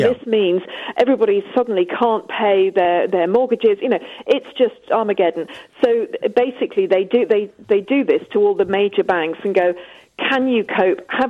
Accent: London, United Kingdom; I'm also from Notting Hill, central London, in the sunshine currently.

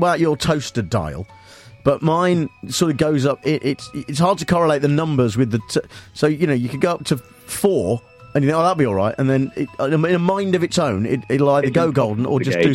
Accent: Dunedin, Otago, New Zealand; It's a comic, poignant masterclass in comedy writing written by me, available on Amazon.co.uk, about growing up in Dunedin and so forth.

